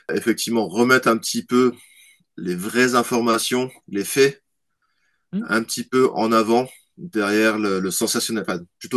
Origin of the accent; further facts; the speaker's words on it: France; C'est vrai que la France, c'est vrai qu'on est français